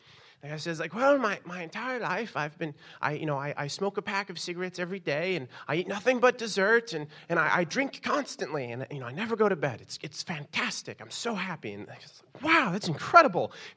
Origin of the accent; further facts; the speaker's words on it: United States; But as an American, I feel like it was my right to just ignore it.